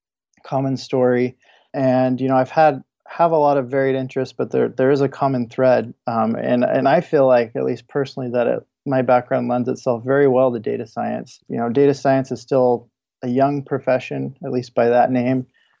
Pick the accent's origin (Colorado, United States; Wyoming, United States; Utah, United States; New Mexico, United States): Utah, United States; I'm from Utah, state Utah, in the U.S. originally.